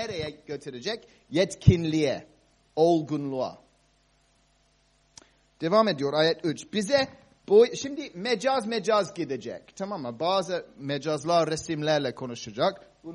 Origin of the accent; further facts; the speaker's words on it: Cyprus; Ben Kıbrıs'ta büyüdüm biliyorsunuz ve Kıbrıs'ta çok kuru ya, çok az yağmur yağıyor.